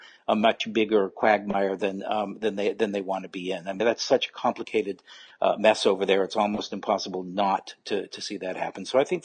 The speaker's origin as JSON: {"language": "English", "region": "New Hampshire", "country": "United States", "tie": "born or raised there", "said": "As you know, I grew up in New Hampshire and cut my teeth on the New Hampshire presidential primaries for years."}